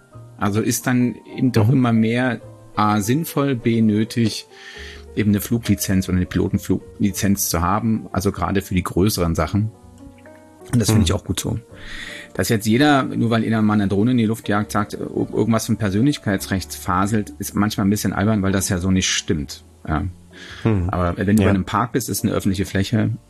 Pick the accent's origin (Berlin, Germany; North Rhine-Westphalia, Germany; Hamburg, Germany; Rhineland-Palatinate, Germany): Hamburg, Germany; also meine Heimatstadt Hamburg, mehrfach gedreht